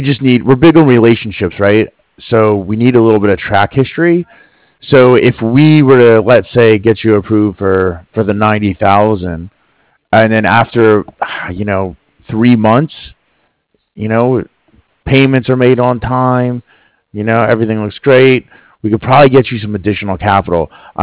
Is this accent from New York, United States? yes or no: no; Culpeper, Virginia, United States; born there; Yeah, I was born up in Culpeper. You probably don't even know where that is, but it's out in the sticks.